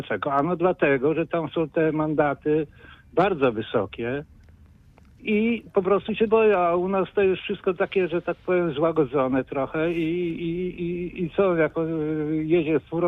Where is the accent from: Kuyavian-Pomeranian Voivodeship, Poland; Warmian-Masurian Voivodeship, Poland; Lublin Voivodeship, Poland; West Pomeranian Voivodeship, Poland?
West Pomeranian Voivodeship, Poland; Wałcz; ja z Wałcza jestem.